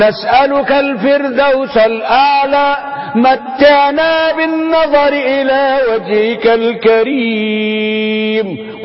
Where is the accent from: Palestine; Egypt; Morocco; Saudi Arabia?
Egypt; Mit Antar, Dakahlia; also born or lived in Qantara Sharq; الذي حفظني القرآن في كتاب قريتي ميت عنتر، وللشيخ محمد ناصف الذي حفظني أو أكمل تحفيظي القرآن في مدينة القنطرة شرق